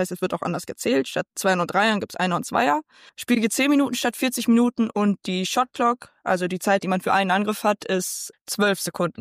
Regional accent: Bonn, North Rhine-Westphalia, Germany; ich komme ja aus Bonn und ich würde sagen, Bonn ist schon eine Basketballstadt

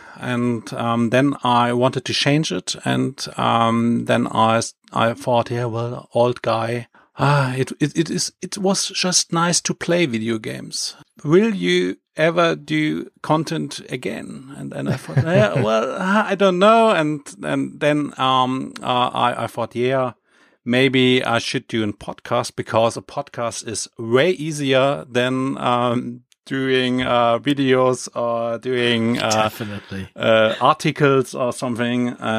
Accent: Germany; Because I'm from Germany, and Germany is an PlayStation land.

